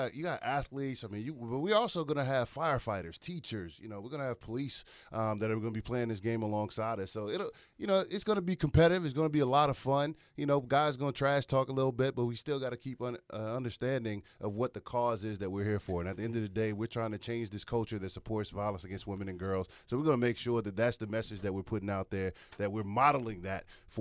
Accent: New Orleans, Louisiana, United States; I'm a kid from New Orleans, you know.

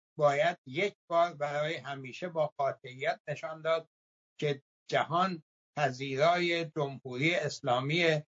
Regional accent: Iran; ما ایرانی هستیم و برای ایرانیان دموکراسی میخواییم

